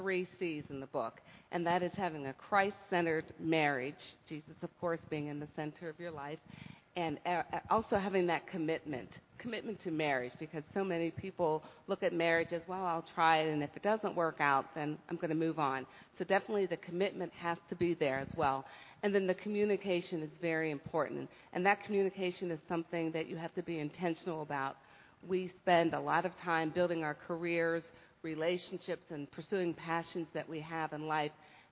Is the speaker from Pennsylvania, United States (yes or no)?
yes; Sewickley, Pennsylvania, United States; I was attending church in Sewickley, my hometown, St. Stephen's Episcopal Church